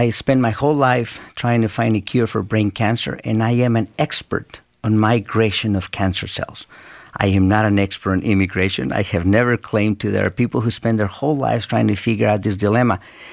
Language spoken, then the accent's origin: English; Mexico; English is a second language; now in United States; we grew up very poor in Mexico